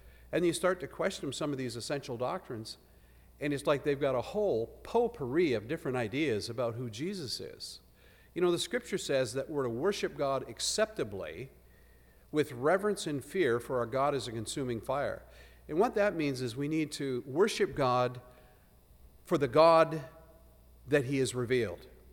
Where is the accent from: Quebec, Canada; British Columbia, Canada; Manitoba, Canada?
Manitoba, Canada; when we were growing up, we would go regularly to a church in my hometown, Manitoba. It was called St. Paul's United.